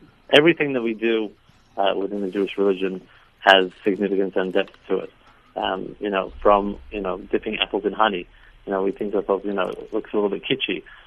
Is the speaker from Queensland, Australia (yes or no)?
no; Sydney, New South Wales, Australia; I come from Sydney, my hometown in Australia.